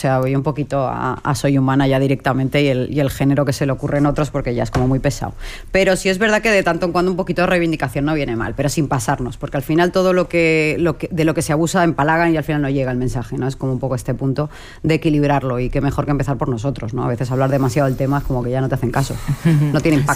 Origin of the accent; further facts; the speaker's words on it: Balearic Islands, Spain; que me voy para mi tierra, para Mallorca